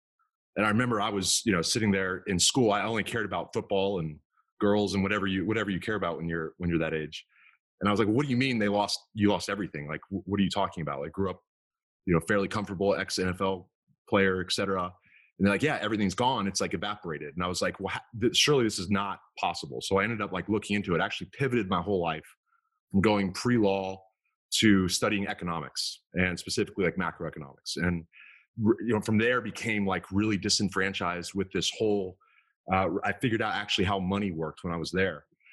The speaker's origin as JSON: {"language": "English", "region": "the South", "country": "United States", "tie": "born or raised there", "said": "I'm a Southern boy. Grew up in the South."}